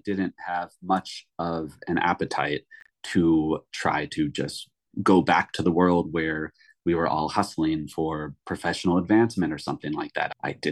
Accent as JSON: {"language": "English", "town": "Chicago", "region": "Illinois", "country": "United States", "tie": "born or raised there", "said": "But I grew up in a household where my mom loved art. I grew up in Chicago. We would go to the Art Institute of Chicago all the time."}